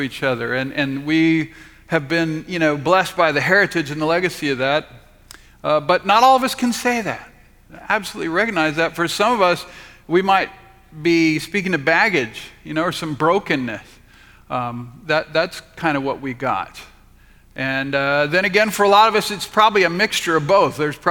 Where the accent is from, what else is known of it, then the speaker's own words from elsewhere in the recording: Mission Viejo, California, United States; also born or lived in San Diego; I was born in San Diego and grew up in Southern California in Southern Orange County, little dot on the map that in 1969 most people had never heard of called Mission Viejo.